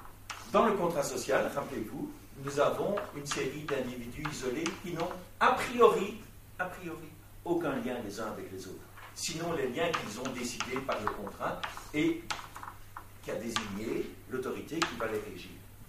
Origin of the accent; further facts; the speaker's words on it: Belgium; chez nous en Belgique.